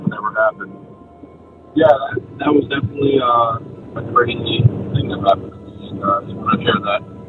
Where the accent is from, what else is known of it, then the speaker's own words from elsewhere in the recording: Ohio, United States; I'm from Northern Ohio, around the Cleveland area.